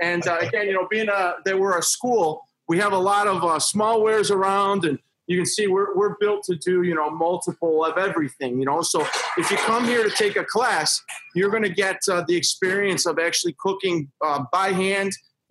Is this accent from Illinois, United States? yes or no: yes; Chicago, Illinois, United States; this is one of the things that everybody asked since the beginning, because, you know, I'm from Chicago.